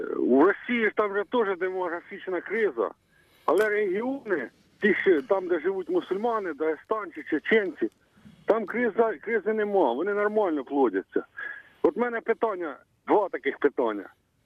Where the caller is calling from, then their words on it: Odesa Oblast, Ukraine; з Одеської області.